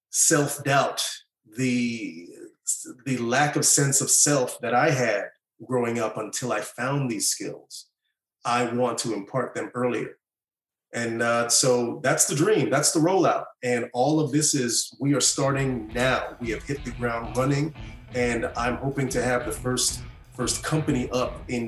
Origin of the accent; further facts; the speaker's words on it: Orlando, Florida, United States; now in Los Angeles, United States; here in Los Angeles, and later one in my hometown of Orlando, Florida.